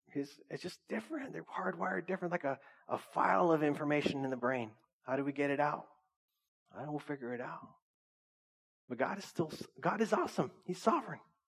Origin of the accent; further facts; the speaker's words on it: Orange Cove, California, United States; I grew up in Orange Cove, but I'm not a cholo. Like I never was in the streets. I was always at home.